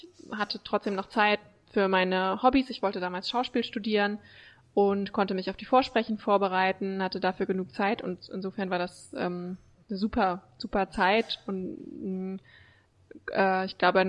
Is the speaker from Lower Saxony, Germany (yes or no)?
yes; Oldenburg, Lower Saxony, Germany; bin ich dann vor guten 3 Jahren zurück nach Oldenburg gekommen, in meine Heimatstadt. Ich war lange weg